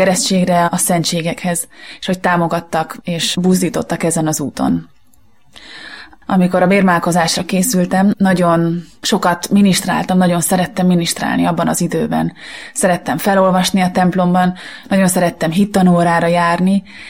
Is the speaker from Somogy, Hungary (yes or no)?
no; Győr, Győr-Moson-Sopron, Hungary; Győri származású vagyok, a szüleim még most is ott élnek, és ott nőttem fel, ott jártam iskolába, ott végeztem el a középiskolát.